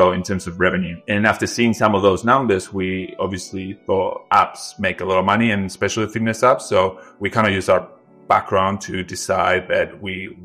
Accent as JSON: {"language": "English", "country": "Argentina", "tie": "born or raised there", "second_language": "English", "moved": "as an adult", "lives_now": "Australia", "said": "I grew up in Argentina."}